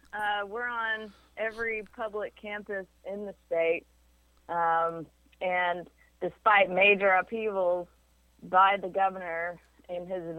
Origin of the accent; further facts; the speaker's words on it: Oklahoma City, Oklahoma, United States; Oklahoma City, OKC.